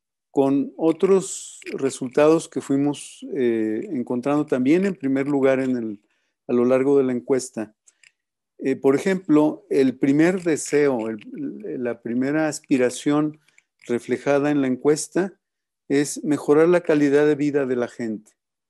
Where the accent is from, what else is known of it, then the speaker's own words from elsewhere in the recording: Mexico; desearle a esta gente que somos los mexicanos un mejor nivel de vida